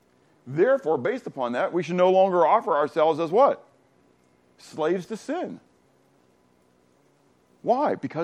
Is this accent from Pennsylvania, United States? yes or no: yes; Pittsburgh, Pennsylvania, United States; I grew up in Pittsburgh, but I never ice skated.